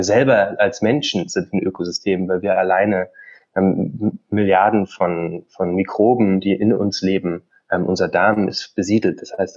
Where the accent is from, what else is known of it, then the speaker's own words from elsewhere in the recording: Brandenburg, Germany; Also ich komme aus Brandenburg, bin da groß geworden, meine Eltern leben da immer noch.